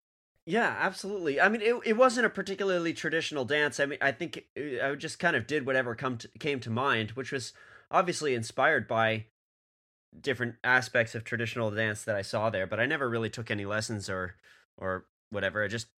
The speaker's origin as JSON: {"language": "English", "town": "Boston", "region": "Massachusetts", "country": "United States", "tie": "born or raised there", "said": "I grew up in Boston, so yeah."}